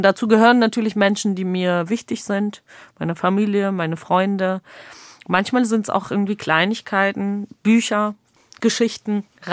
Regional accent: Georgia; mit meiner Jugend in Georgien in den 90ern beschäftige

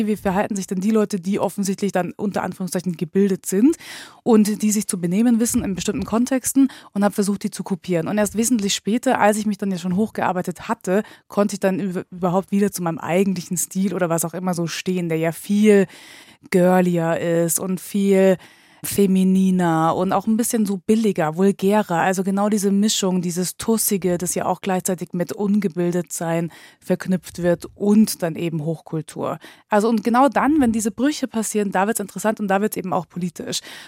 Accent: Osnabrück, Lower Saxony, Germany; ich komme zum Glück aus Osnabrück

